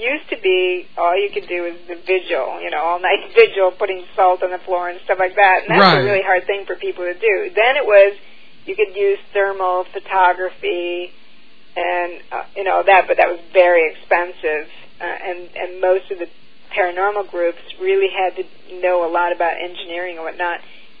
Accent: Ann Arbor, Michigan, United States; I'm from Ann Arbor.

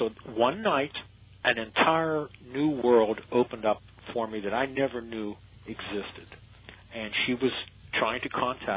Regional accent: Pittsburgh, Pennsylvania, United States; We were in Pennsylvania. I come from the Pittsburgh area, and this happened in Pittsburgh.

